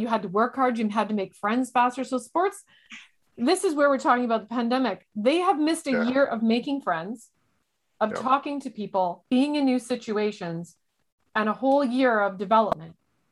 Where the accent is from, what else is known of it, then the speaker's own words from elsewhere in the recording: London, United Kingdom; They're like, so where are you from? And I'm like, London.